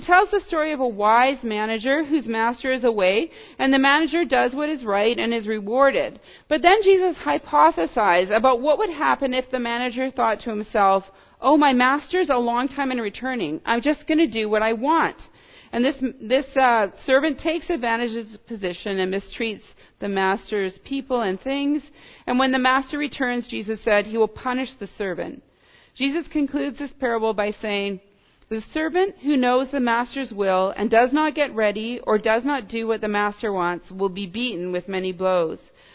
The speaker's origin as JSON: {"language": "English", "country": "Canada", "said": "I can presume so many of those things as a Canadian."}